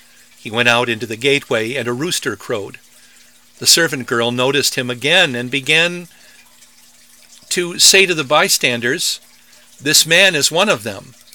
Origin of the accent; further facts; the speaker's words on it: Wisconsin, United States; when the people of the Cascade Mountains identified me as being from Minnesota by my accent, although at the time I was a Wisconsinite with some Norwegian ancestry, but close enough.